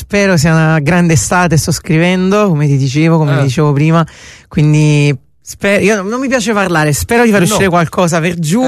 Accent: Naples, Campania, Italy; il buon gusto di noi napoletani

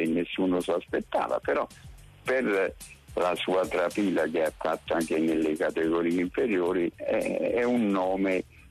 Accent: Naples, Campania, Italy; a braccio aperto da napoletano, sono suo amico e lo accolgo con molto piacere

